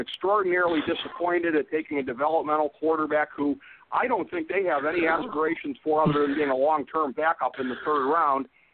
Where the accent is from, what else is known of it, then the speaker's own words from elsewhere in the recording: Cleveland, Ohio, United States; being based in Cleveland, they are my hometown team.